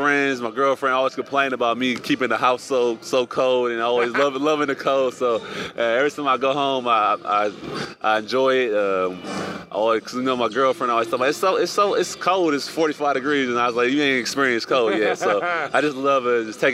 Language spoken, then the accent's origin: English; Milwaukee, Wisconsin, United States; I wear being from Milwaukee as like a badge of honor.